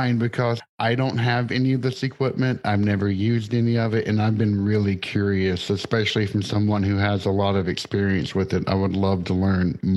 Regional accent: Cookeville, Tennessee, United States; you are near where I grew up in Tennessee, which is Cookeville

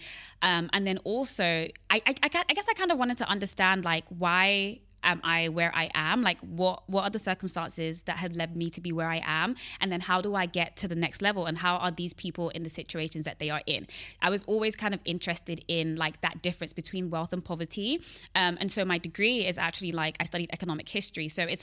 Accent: Hackney, London, United Kingdom; So I grew up in London. I grew up in Hackney, which is like not the best, wasn't the best neighborhood to grow up in London. It was known for being quite rough. It's being gentrified now, but it was known for being quite rough.

